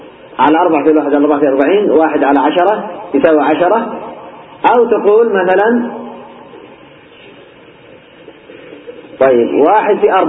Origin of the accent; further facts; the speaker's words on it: Yemen; القراص تقسيم قديم كانوا يقسمونه حتى عندنا في اليمن